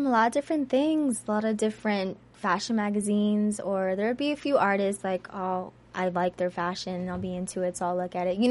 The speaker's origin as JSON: {"language": "English", "town": "San Diego", "region": "California", "country": "United States", "tie": "born or raised there", "lives_now": "Los Angeles, United States", "said": "I'm a true Cali girl, born and raised in San Diego, living in L.A. The Bay is seriously my second home."}